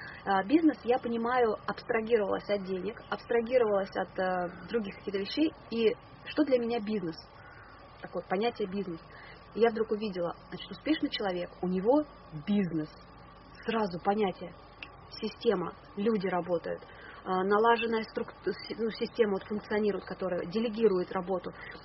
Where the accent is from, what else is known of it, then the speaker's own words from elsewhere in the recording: Saint Petersburg, Russia; И база, допустим, там в Питере, в моем родном городе, где мои родственники